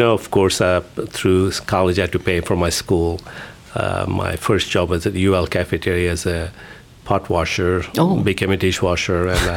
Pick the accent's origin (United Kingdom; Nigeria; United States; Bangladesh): Bangladesh; English is a second language; growing up in Bangladesh, we eat rice at least twice a day